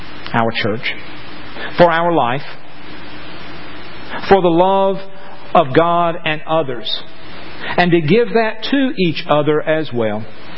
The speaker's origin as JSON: {"language": "English", "region": "the South", "country": "United States", "tie": "born or raised there", "said": "because we were raised in the South and our mamas taught us to do that."}